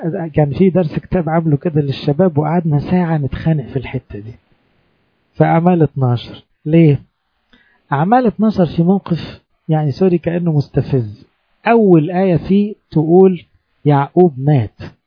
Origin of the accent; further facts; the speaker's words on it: Egypt; يموت عندنا في مصر يبارك لنا بلادنا